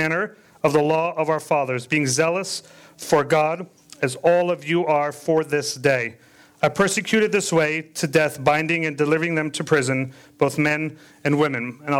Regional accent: Minnesota, United States; also born or lived in South Africa / Wisconsin; I was born in South Africa, but I grew up in Minnesota and Wisconsin area. So the climate change for us is extremely different being here.

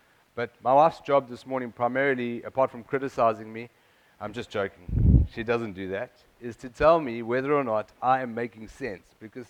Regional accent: South Africa; now in United States; I am from South Africa.

